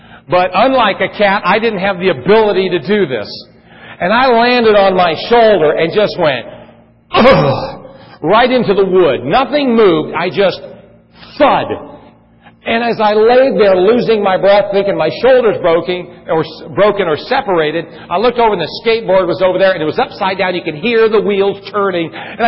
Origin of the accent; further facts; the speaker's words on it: California, United States; growing up in California, I had a skateboard as a kid.